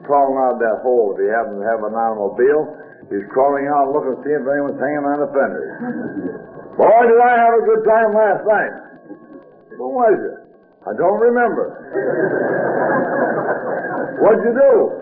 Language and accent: English; Kalamazoo, Michigan, United States; As your chairman says … Hi, everybody.